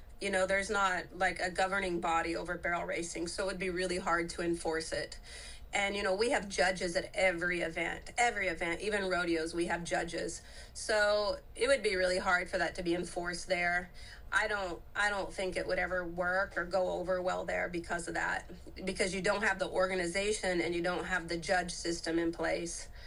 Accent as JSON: {"language": "English", "region": "Oklahoma", "country": "United States", "said": "Yeah, I'm from Oklahoma. I married a Brazilian."}